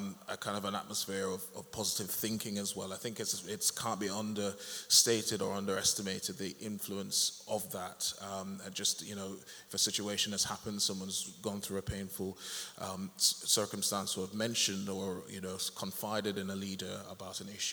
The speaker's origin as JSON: {"language": "English", "country": "Jamaica", "tie": "born or raised there", "said": "growing up in Jamaica, where I'm originally from, we can be pretty cruel when given the opportunity as young people."}